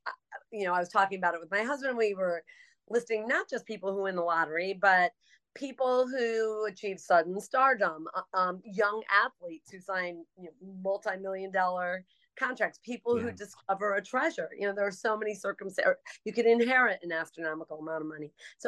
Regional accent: East Coast, United States; I grew up on the East Coast. I've always lived on the East Coast

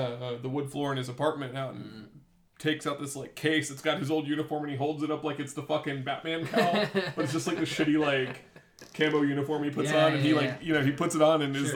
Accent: Cincinnati, Ohio, United States; accent: Cincinnati; And I kind of fall into where I speak now, which is kind of, you call it a Cincinnati accent, but I call it kind of like a generic Democrat accent.

